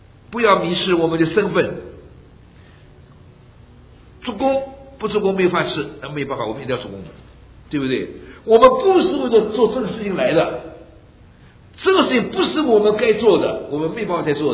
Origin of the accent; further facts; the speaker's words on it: China; now in United States; 我们中国人到了美国来，把人家叫做老外，这莫名其妙。